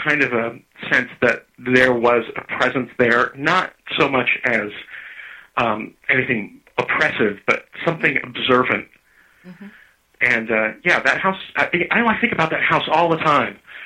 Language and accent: English; Hollywood, California, United States; I grew up in Hollywood, you know, as a little kid, in one of the original Hollywoodland homes.